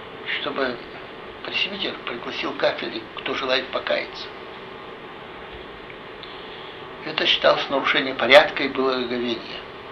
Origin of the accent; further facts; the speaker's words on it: Leningrad, Saint Petersburg, Russia; moved away; also born or lived in Chisinau; Вот так я уроженец, блокадник Ленинграда. Уехал из Ленинграда и прописался в Кишинёве. И так мы оказались в Кишинёве 63-го года.